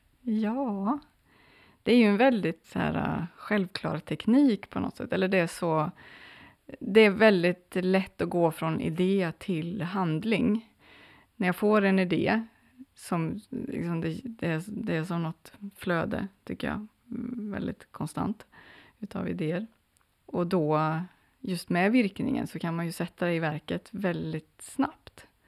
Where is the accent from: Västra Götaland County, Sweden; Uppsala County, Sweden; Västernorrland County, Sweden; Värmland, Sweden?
Värmland, Sweden; Annars är jag uppvuxen i Värmland.